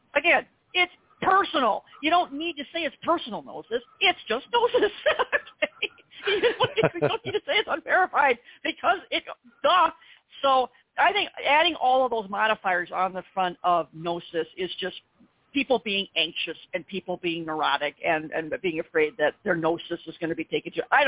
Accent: Beloit, Wisconsin, United States; I'm this hairdresser from Beloit, Wisconsin

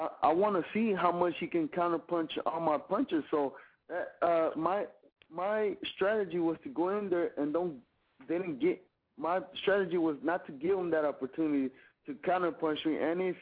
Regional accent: Houston, Texas, United States; it's a great feeling just to be in there in front of my home here in Houston, in front of my hometown fans.

